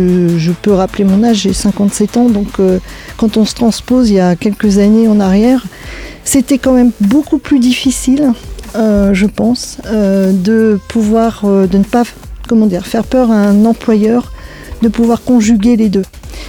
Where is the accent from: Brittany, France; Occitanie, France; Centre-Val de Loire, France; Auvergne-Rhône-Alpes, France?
Centre-Val de Loire, France; now in Orléans, France; Après ce parcours, je suis rentrée dans ma région natale, près de Sancerre, où j'ai vendu du vin toujours à l'export